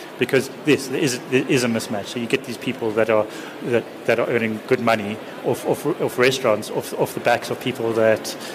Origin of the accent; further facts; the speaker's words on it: Johannesburg, Gauteng, South Africa; When I lived in Johannesburg, I grew up in Hyde Park